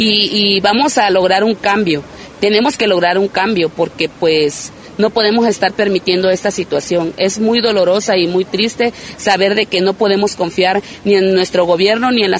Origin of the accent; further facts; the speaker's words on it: Mexico; como mexicanos exijo esos derechos